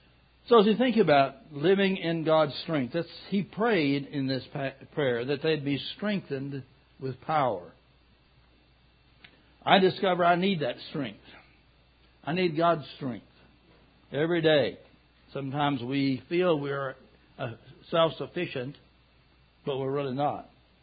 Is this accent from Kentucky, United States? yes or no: yes; Kentucky, United States; Those of you don't know, I'm from Kentucky.